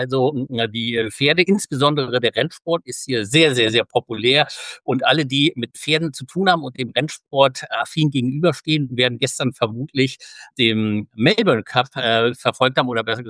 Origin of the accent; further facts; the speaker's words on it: Baden-Württemberg, Germany; weit, weit weg von meinem Heimatland Baden-Württemberg. Wir sind hier gerade für 6 Monate im Forschungssemester in Palmerston North in Neuseeland.